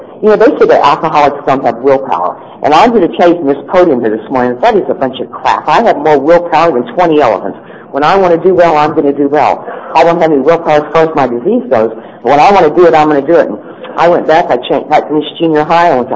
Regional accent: Nebraska, United States; when I was growing up in Nebraska, there just wasn't a hell of a lot of drugs on the street.

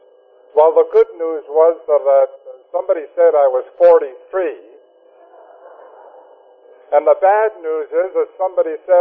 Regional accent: Winnipeg, Manitoba, Canada; I was born and raised in Winnipeg, attended school, high school there

